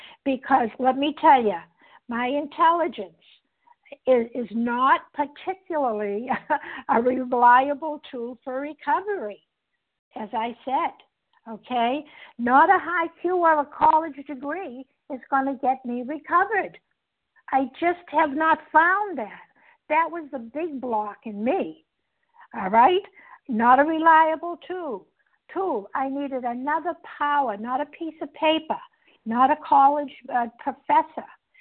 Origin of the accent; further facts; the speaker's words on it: Massachusetts, United States; I am a recovered compulsive overeater. Thank you, God, and I'm from Massachusetts.